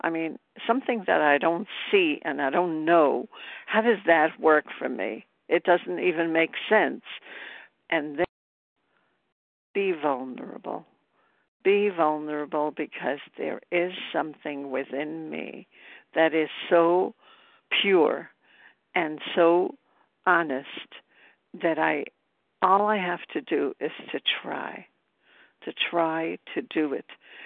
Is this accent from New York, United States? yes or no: yes; Brooklyn, New York, United States; I'm from Brooklyn, but at this point, I'm in upstate.